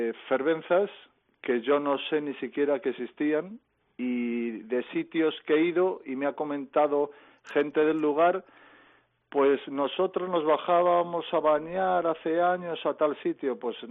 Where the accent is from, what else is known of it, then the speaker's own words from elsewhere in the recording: Salamanca, Castile and León, Spain; yo soy de Salamanca, nací en Salamanca